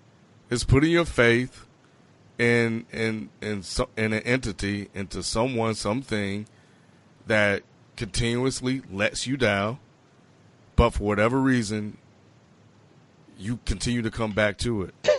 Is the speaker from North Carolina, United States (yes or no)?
no; Meridian, Mississippi, United States; I'm from Meridian, Mississippi, right? Since I moved here, you know, I've adopted certain sports.